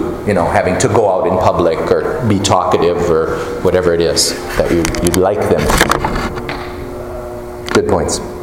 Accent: Peshtigo, Wisconsin, United States; growing up in Peshtigo, Wisconsin, let me tell you, everybody speaks English.

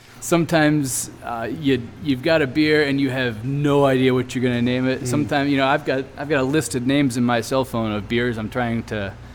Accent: Port Clinton, Ohio, United States; I was born and raised in Port Clinton.

